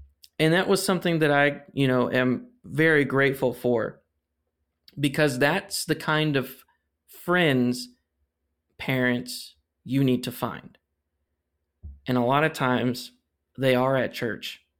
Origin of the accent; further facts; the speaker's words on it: Atlanta, Texas, United States; See, he and his family moved to my hometown of beautiful Atlanta, Texas, when I was in second grade.